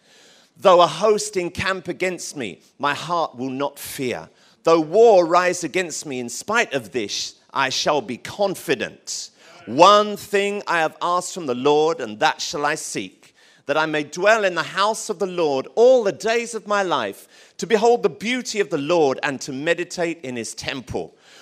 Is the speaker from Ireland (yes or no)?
no; Tottenham, London, United Kingdom; I'm from Tottenham.